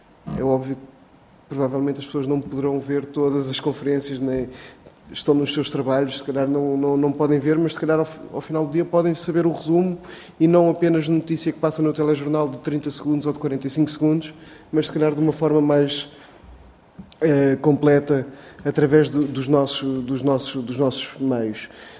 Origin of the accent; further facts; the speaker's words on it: Portugal; e nós sentimos-nos muito, cada vez mais europeus, não esquecendo que somos portugueses